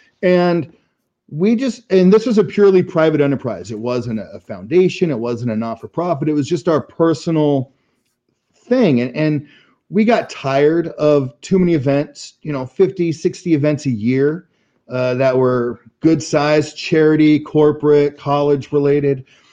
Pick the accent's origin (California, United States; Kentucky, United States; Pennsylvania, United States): California, United States; Anaheim; I grew up in Anaheim, so it's the Angels.